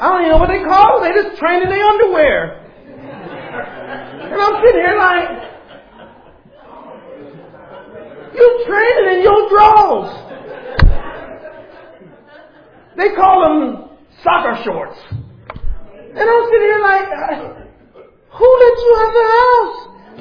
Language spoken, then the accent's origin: English; Youngstown, Ohio, United States; I remember a church in Youngstown. Because I'm from Youngstown. Ain't no secrets in Youngstown.